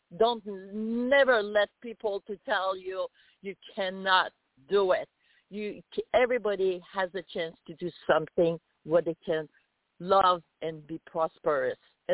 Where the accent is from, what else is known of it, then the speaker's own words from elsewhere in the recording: Canada; first language French; English is a second language; I myself, I'm from Canada. I'm a foreign person.